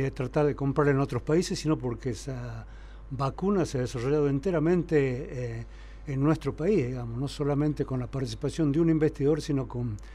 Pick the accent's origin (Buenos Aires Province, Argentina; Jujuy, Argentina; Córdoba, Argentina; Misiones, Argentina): Jujuy, Argentina; born there; Yo soy nacido en Jujuy.